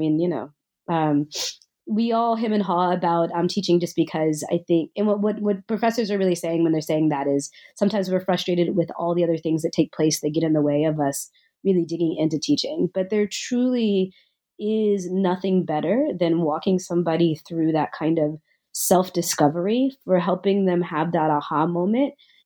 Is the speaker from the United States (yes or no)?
yes; Nashville, Tennessee, United States; So I grew up in Nashville, Tennessee.